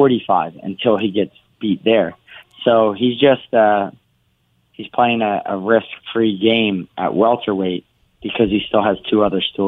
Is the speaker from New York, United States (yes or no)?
no; Philadelphia, Pennsylvania, United States; If you watch a movie Rocky, I grew up in Kensington. That's where Rocky was filmed.